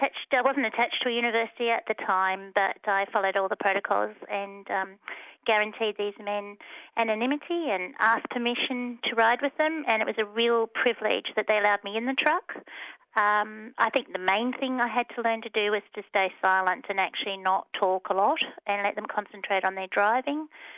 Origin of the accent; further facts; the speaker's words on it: Sydney, New South Wales, Australia; Well, I'm from South Sydney